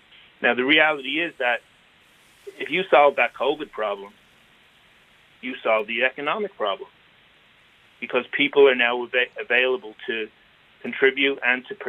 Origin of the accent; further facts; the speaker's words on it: Dublin, Leinster, Ireland; I'm originally from Dublin